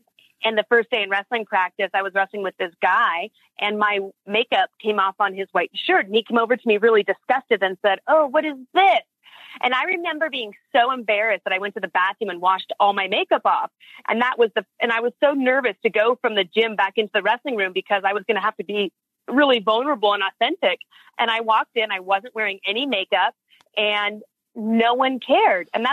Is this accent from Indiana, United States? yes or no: no; Seattle, Washington, United States; And growing up in Seattle, I couldn't have told you what Harvard, Stanford, or even the University of Washington was, but I knew what juvie was and I knew I didn't want to go.